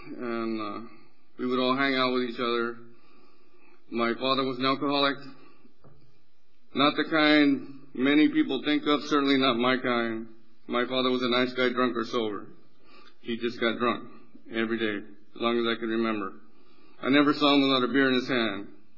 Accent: Stockton, California, United States; I come from Stockton, California. I was born and raised there. My mother was born there. We've been there a long time.

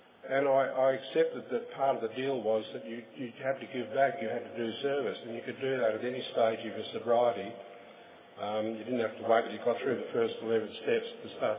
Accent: Perth, Western Australia, Australia; I'm an alcoholic and I'm also from Perth in Western Australia. In fact, I'm from the very same part of Perth as the previous speaker because we've been married for 23 years.

